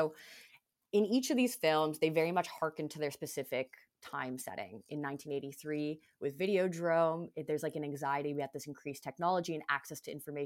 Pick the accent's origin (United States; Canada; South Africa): Canada; this is shit that I grew up with in Canada.